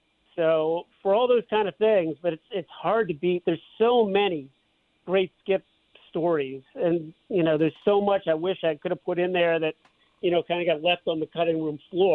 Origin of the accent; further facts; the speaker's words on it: Philadelphia, Pennsylvania, United States; I'm originally from Philadelphia